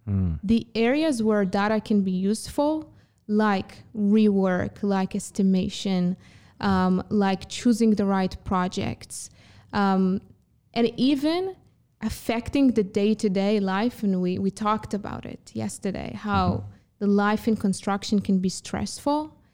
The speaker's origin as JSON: {"language": "English", "country": "Israel", "said": "So I'm from Israel originally"}